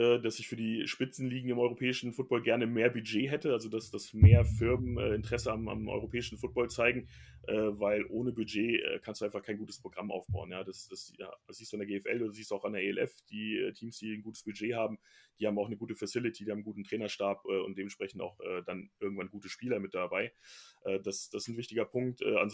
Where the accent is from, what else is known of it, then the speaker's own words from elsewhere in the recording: Bielefeld, North Rhine-Westphalia, Germany; born there; Ja, weil ich ja offensichtlich da geboren bin und darüber gibt es auch schriftliche Nachweise. Also muss es da irgendwas geben. Also mein Vater wohnt auch noch in der Nähe. Dementsprechend weiß ich definitiv, dass es Bielefeld gibt.